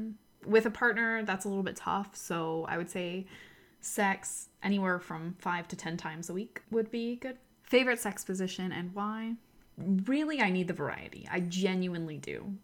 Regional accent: United States; So I'm American.

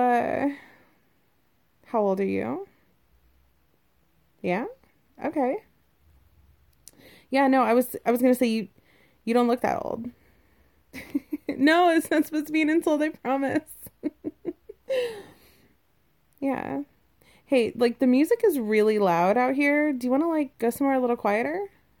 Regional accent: Arizona, United States; I'm new to the area. Yeah, I'm originally from Arizona, and it's definitely a change of pace.

